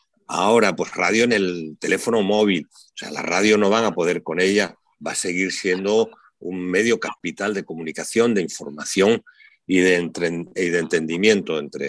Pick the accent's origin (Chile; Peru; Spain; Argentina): Spain; Yecla, Region of Murcia; Radio Juventud de Yecla, que era mi pueblo natal